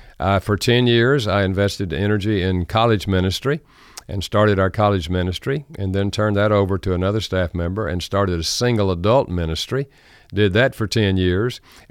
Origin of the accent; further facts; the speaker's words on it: North Carolina, United States; accent: Southern American; Oh, well, I grew up in North Carolina. Thus, I have a Southern American accent. I grew up in a Christian home.